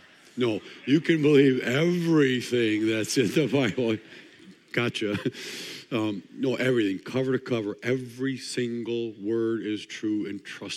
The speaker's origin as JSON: {"language": "English", "region": "Wisconsin", "country": "United States"}